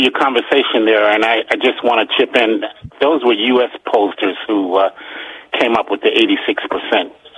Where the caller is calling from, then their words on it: Upper Marlboro, Maryland, United States; from Upper Marlboro. How you doing today?